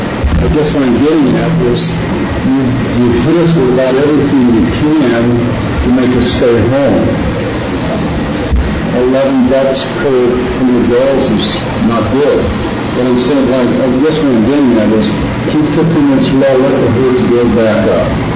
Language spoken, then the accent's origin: English; Roswell, United States; from Roswell.